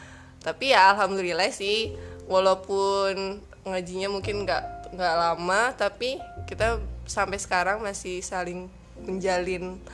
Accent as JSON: {"language": "Indonesian", "region": "Jakarta", "country": "Indonesia", "said": "aku dari Jakarta malah merantau ke daerah"}